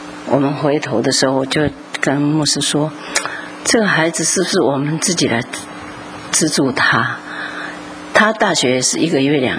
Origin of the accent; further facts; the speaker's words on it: Taiwan; now in United States; 我就说我从南方来，南方什么地方，就一直问，后来我说我是从台湾来